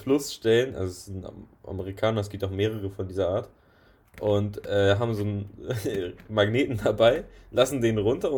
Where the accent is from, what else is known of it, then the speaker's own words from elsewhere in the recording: Hamburg, Germany; also wir kommen ja beide aus Hamburg.